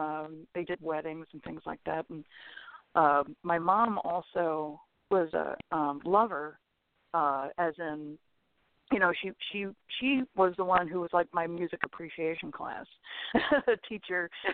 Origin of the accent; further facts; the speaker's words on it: Baltimore, Maryland, United States; born there; I'm from the Mid-Atlantic area. I was born in Baltimore, as you said.